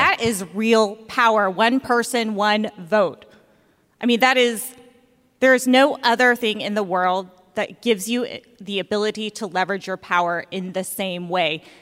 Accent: Augusta, Georgia, United States; And when I was young, growing up in Augusta, Georgia, I knew, Augusta in the house.

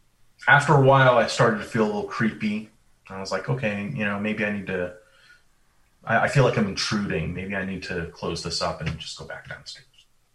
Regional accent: Vermont, United States; You know, I grew up in Vermont. The mountains tend to mitigate the storms

